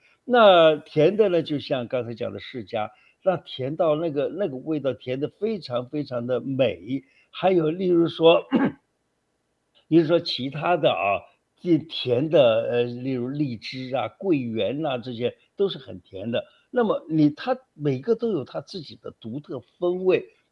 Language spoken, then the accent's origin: Chinese; China; 我们中国人不是有这么一句话